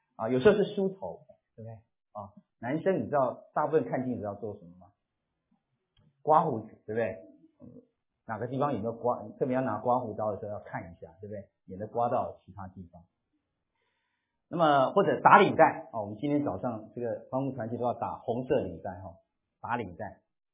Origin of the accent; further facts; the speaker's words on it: China; 我们有时候中国人会套关系，一个关系再借一个关系，这叫官说了，我们中国人特别喜欢这样子。